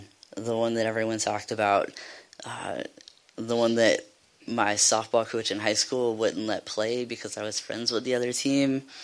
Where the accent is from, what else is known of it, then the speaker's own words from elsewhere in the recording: North Carolina, United States; I'm from North Carolina, so I don't know what it is about North Carolina